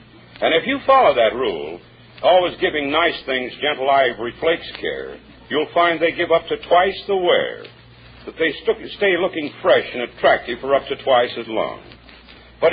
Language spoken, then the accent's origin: English; Waynesboro, Pennsylvania, United States; now in Encino, United States; Yes, that's my hometown. It's, of course, I've been out of there for 20 years, and I'm the mayor of Encino, California. Now, a native son, you might say. But I was born and raised down there.